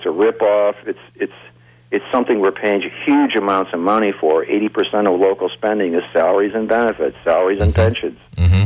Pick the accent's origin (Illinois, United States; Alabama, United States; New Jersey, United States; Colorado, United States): Illinois, United States; I'm sort of proud. I was born and raised in Illinois